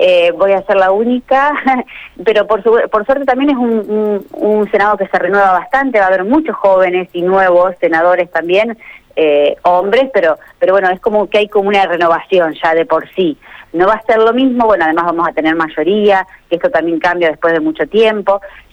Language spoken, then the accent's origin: Spanish; Venado Tuerto, Santa Fe, Argentina; yo nací acá en Venado Tuerto, pero viví mis dos primeros años en un pueblito muy cercano que se llama San Francisco, por cuestiones laborales de mis padres. Y después retomé y hice toda mi escuela primaria, secundaria, viví siempre acá en Venado Tuerto